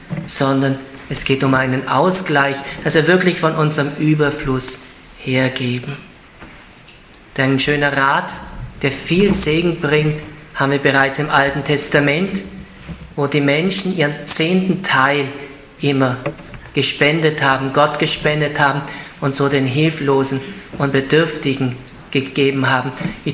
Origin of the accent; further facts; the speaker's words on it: Ulm, Baden-Württemberg, Germany; in Ulm, meiner Heimatstadt